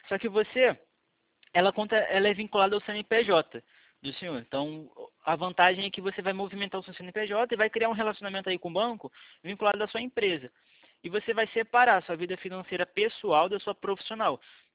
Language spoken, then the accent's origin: Portuguese; Rio de Janeiro, Brazil; é que eu sou do Rio.